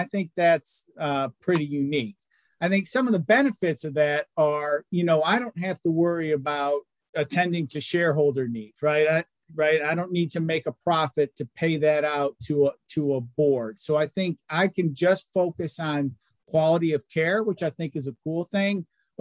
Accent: Virginia Beach, Virginia, United States; moved away as an adult; now in North Carolina, United States; I grew up in Virginia Beach and, you know, not thinking anything of it, being the good husband that I am. Sure, honey, we can move. We can move. Literally within 2 weeks, she had a job in North Carolina.

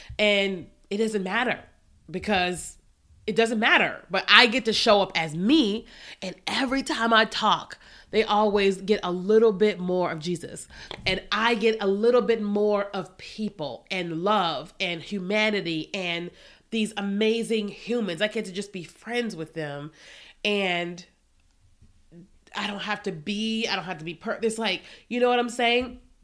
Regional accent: Kentucky, United States; I'm from Kentucky. So I like to be around everybody, you know?

